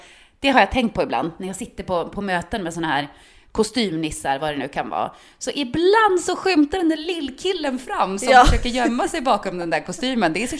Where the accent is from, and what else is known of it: Norrland, Sweden